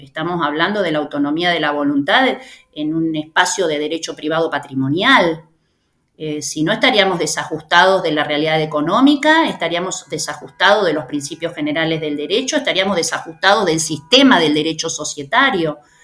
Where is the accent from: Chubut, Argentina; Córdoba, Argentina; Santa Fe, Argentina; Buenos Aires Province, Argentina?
Santa Fe, Argentina; Yo vengo de la provincia de Santa Fe.